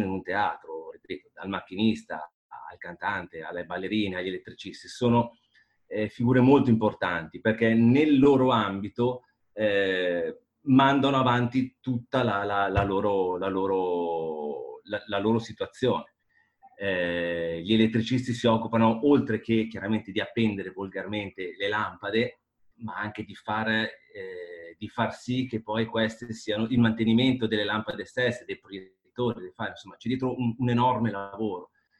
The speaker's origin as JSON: {"language": "Italian", "town": "Milan", "region": "Lombardy", "country": "Italy", "said": "io parlo da milanese, perché lavoro, sono di Milano e lavoro a Milano."}